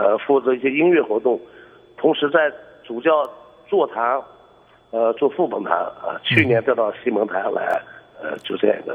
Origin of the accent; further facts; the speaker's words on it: Shanxi, China; 其实山西北方人可以说 接触音乐课或者喜欢音乐的程度，我觉得更大一点